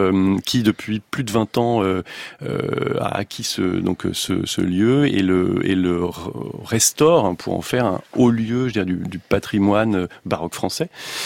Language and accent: French; Normandy, France; Et en tant que Normand